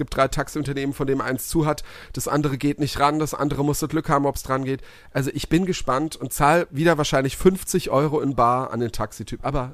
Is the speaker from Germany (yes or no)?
yes; Kirchhausen, Baden-Württemberg, Germany; mein anderes Dorf, wo ich herkomme, Kirchhausen